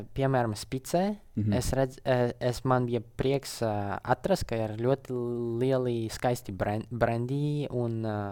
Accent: Daugavpils, Latgale, Latvia; Es esmu kā no Daugavpils, esmu latvietis vispirms un tas vienmēr būs kā mana bāze.

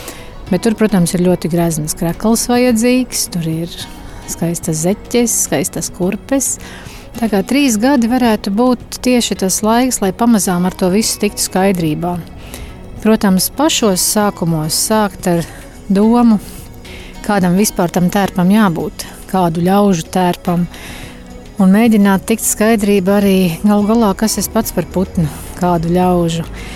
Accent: Liepāja, Kurzeme, Latvia; no Liepājas

